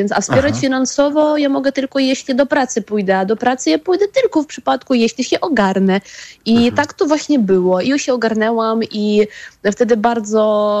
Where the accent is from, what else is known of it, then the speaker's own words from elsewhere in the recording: Ukraine; wiedząc, że ja jestem z Ukrainy